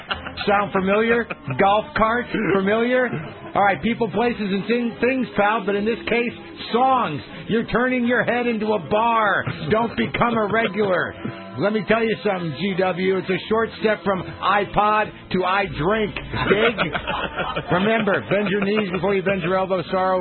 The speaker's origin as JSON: {"language": "English", "town": "Albuquerque", "region": "New Mexico", "country": "United States", "tie": "born or raised there", "said": "Now, I grew up in Albuquerque, so, you know."}